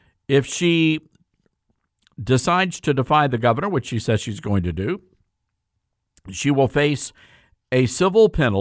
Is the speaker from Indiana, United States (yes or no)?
no; Memphis, Tennessee, United States; and this happened here in Memphis, which is my hometown, by the way, which is why I came back here, because I wanted to do something for my community.